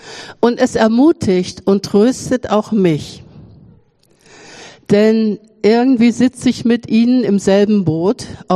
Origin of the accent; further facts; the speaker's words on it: Bremen, Germany; in meiner Heimatstadt Bremen.